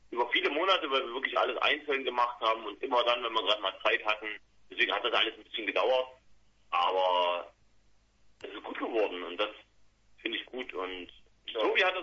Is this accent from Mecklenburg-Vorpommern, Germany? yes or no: yes; Rostock, Mecklenburg-Vorpommern, Germany; In meine Heimat.